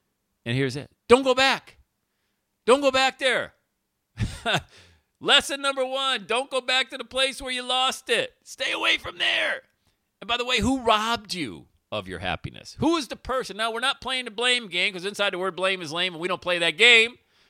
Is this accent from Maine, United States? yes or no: no; Buffalo, New York, United States; I grew up in the Buffalo area, was living in Buffalo from 1990 to 97, so big Bills fan back in the day.